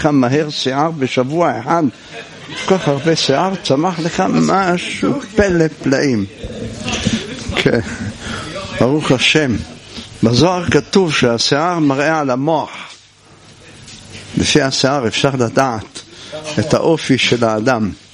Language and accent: Hebrew; Jerusalem, Jerusalem District, Israel; אני לא זכיתי עדיין לקרוא, אני ירושלמי